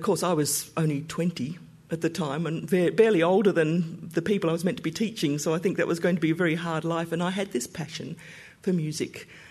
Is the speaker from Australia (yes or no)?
yes; Perth, Western Australia, Australia; growing up in Perth, my father and mother were children of the war in England. No opportunities, and they left England to get opportunities for their three children, my two brothers